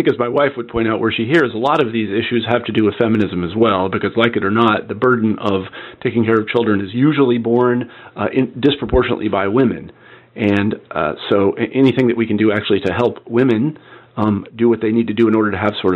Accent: Midwest, United States; I mean, I know that I was brought up in the Midwest and I was a jock and all these other things.

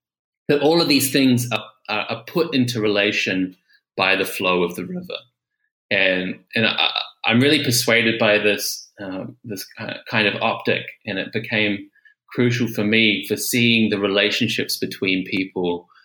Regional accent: New Zealand; for me as a New Zealander was quite an unusual experience, because in New Zealand we don't have a lot of fire in the landscape.

